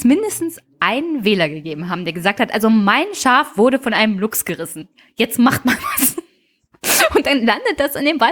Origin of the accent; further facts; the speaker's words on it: Brandenburg, Germany; ich komme aus Teltow-Fleming und da gibt es eine riesige, also wirklich einen europaweit ziemlich großen Radweg.